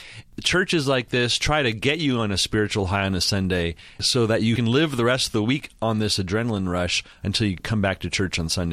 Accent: Texas, United States; we're from Texas, so we decided to postpone it and hold it in October

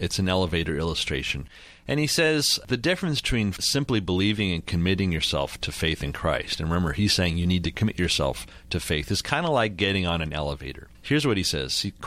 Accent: Montreal, Quebec, Canada; As a kid growing up in Montreal, I was reading these books, and these guys were my theological heroes.

